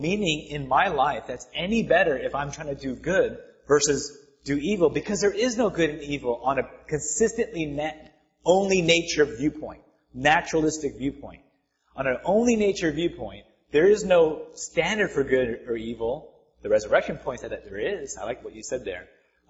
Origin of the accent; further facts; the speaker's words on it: United States; this is me speaking as someone born and raised in America, evangelical Christian, you know, 75% of my life now.